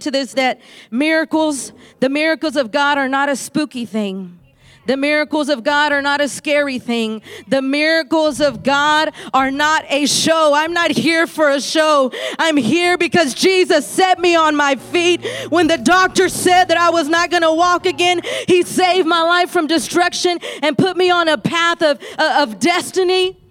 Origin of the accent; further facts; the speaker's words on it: Texas, United States; I'm from Texas. I've never been in this area.